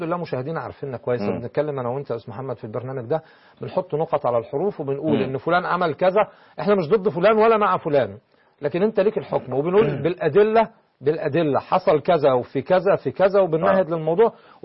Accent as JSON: {"language": "Arabic", "country": "Egypt", "said": "فانا من حقي كمصري"}